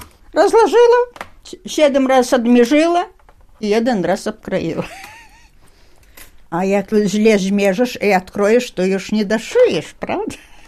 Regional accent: Vitebsk, Vitebsk Region, Belarus; Ale my tak troszkę nie w samym centrum mieszkali, jak tako na przykład...

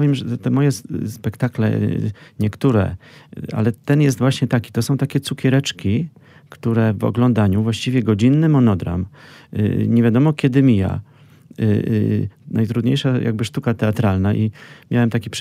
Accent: Ciepielów, Masovian Voivodeship, Poland; W moim rodzinnym Ciepielowie, gdzie się urodziłem na Mazowszu

